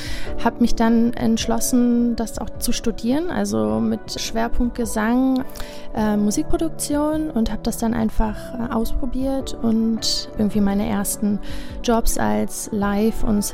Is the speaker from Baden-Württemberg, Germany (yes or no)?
no; Berlin, Germany; Ich komme aus Berlin